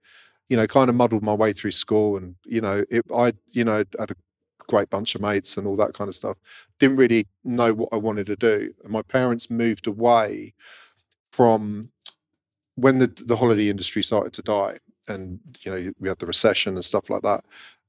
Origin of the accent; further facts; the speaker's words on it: Woking, South East England, United Kingdom; also born or lived in Margate; Before that, I grew up in Woking with my mum and dad and my sister. But we moved down to Margate